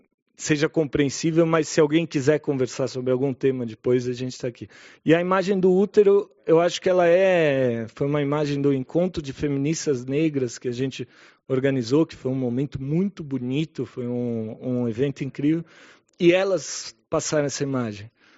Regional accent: Brazil; como brasileiro

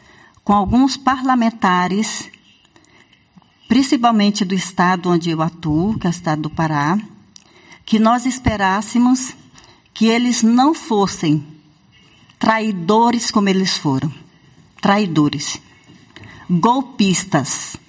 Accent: Brazil; nós, que somos brasileiros, não sabemos até onde nós vamos chegar.

